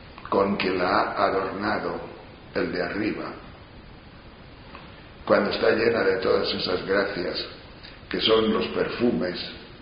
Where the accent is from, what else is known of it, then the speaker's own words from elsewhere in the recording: León, Castile and León, Spain; En mi tierra, en León, el cierzo viene siempre de Asturias